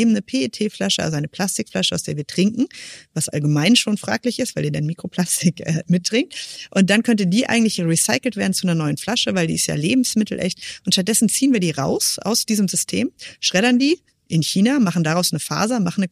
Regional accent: Hesse, Germany; ich komme auch aus Hessen

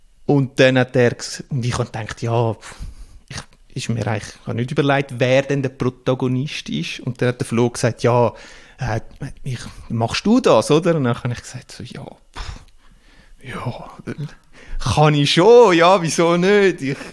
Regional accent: Zurich, Switzerland; Ich komme aus der Region Winterthur, kenne ein bisschen den Verein, habe mal mega nah bei der Schützenwiese gewohnt

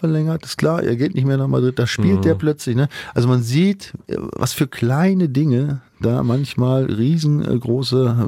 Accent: Bremen, Germany; ich komme ja auch aus der Ecke, ich bin ja da in der Nähe aufgewachsen. Ja, Bremen ist echt tatsächlich ein bisschen überraschend.

